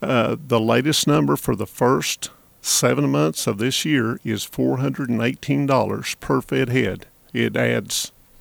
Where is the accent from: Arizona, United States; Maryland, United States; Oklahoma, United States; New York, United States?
Oklahoma, United States; accent: Western Oklahoma; My Western Oklahoma accent.